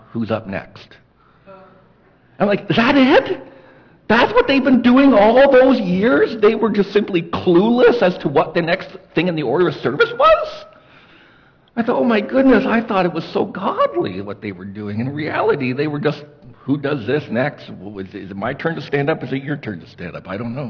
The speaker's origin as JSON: {"language": "English", "town": "Toronto", "region": "Ontario", "country": "Canada", "tie": "born or raised there", "said": "Well, I grew up in Toronto, went to church in Toronto, a big church"}